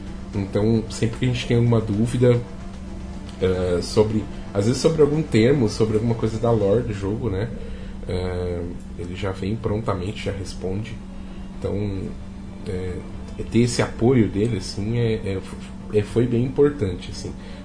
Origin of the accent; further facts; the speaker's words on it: São Paulo, Brazil; Então, eu sou do interior de São Paulo e ele é de Minas Gerais.